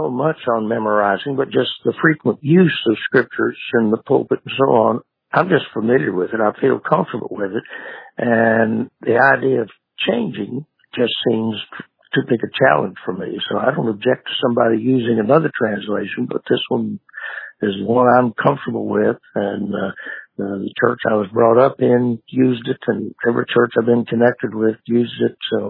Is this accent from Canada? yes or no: no; Lexington, Kentucky, United States; And soon after, we added a station in my hometown of Lexington, Kentucky